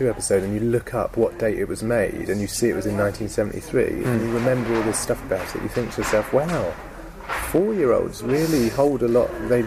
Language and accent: English; Portsmouth, South East England, United Kingdom; I grew up in Portsmouth, and they did, I remember there was a careers advice person that came to the school